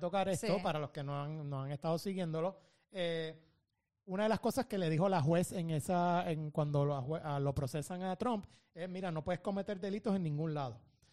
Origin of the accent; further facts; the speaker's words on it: Puerto Rico; como puertorriqueños nos debe importar